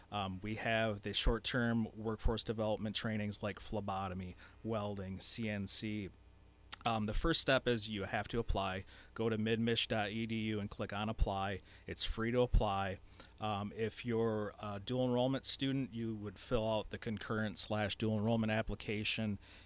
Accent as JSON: {"language": "English", "town": "Saginaw", "region": "Michigan", "country": "United States", "said": "I did not grow up in the Thumb. I'm actually from Saginaw originally, so it's a little bit different pace of life out here."}